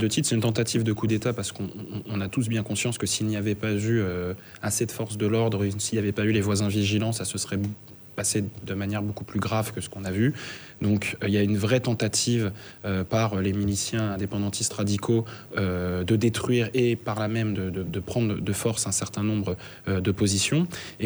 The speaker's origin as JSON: {"language": "French", "country": "New Caledonia", "said": "On est pourtant de Calédoniens, pareil, bon, c'est comme ça."}